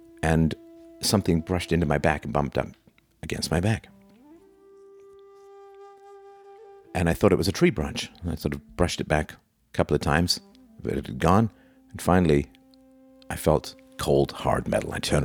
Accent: England, United Kingdom; I did have a sudden urge to tell him that I was from England and had nothing to do with colonization of his tribes.

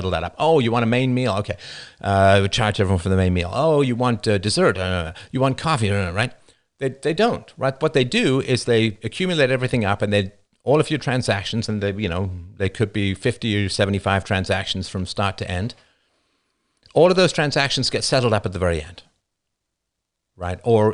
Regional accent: Toronto, Ontario, Canada; accent: Toronto Canadian; I remain as neutral as a Canadian accent, so, or at least a Toronto Canadian accent. Nothing newfie.

